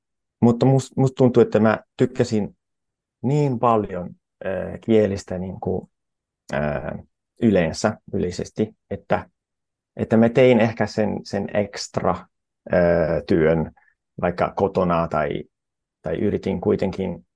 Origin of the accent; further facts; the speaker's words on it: Italy; first language Italian; Finnish is a second language; mä olen italialainen, eli italia on mun ainoa äidinkieli. Sitten sen lisäksi osaan saksaa, englantia, portugalia, suomea, ranskaa ja romania aika hyvin.